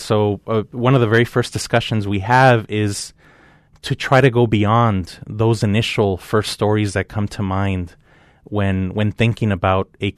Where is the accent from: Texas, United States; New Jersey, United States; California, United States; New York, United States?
California, United States; Los Angeles; now in Eau Claire, United States; So I was raised in California, Los Angeles, California. And my parents are immigrants to the United States from Mexico. And I was born in L.A., like I mentioned. I came to Eau Claire in 2010